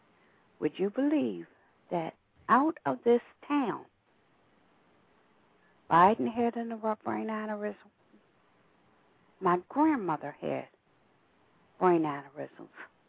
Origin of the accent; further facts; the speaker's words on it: Hockessin, Delaware, United States; Now, I'm from Hockessin, Delaware.